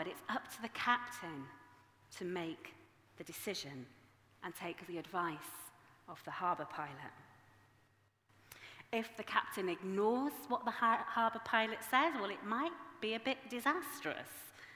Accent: Yorkshire and the Humber, United Kingdom; I am from Yorkshire. It wouldn't work.

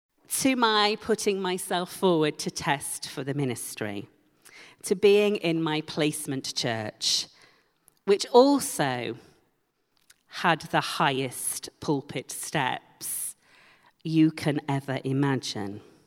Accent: Leeds, Yorkshire and the Humber, United Kingdom; I went to a United Reformed Church in Leeds, my hometown, and I came to faith there.

